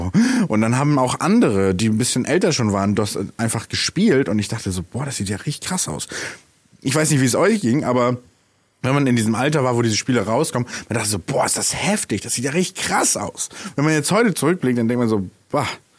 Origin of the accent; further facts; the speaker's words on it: Bremen, Germany; Und als wir dann in die Bremer Innenstadt gezogen sind, ich bin Bremer, by the way.